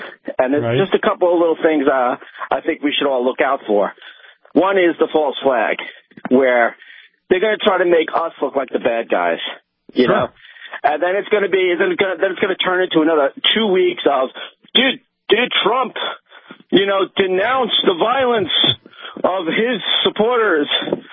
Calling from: Long Island, New York, United States; I'm calling from Long Island.

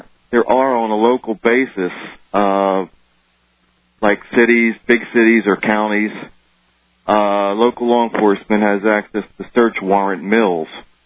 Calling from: Philadelphia, Pennsylvania, United States; Philadelphia.

